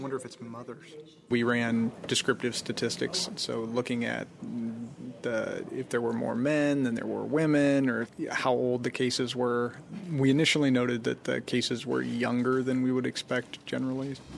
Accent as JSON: {"language": "English", "region": "Nebraska", "country": "United States", "said": "I'm one of the incoming EIS officers. Originally, I'm from Nebraska, and I practiced mostly in Chicago"}